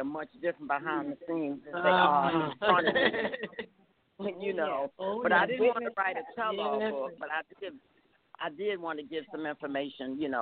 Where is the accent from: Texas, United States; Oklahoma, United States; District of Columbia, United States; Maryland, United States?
District of Columbia, United States; Washington; I also wrote about my life growing up in Washington, D.C.